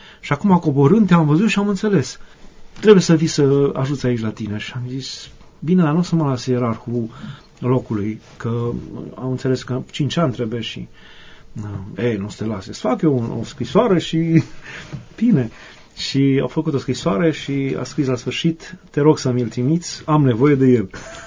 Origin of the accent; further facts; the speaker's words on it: Hunedoara County, Romania; Mai ales eu veneam din Valea Jiului, țin minte cum au râs de mine profesorul la filozofie și zice, de unde ești? Din Valea Jiului, de la mineri.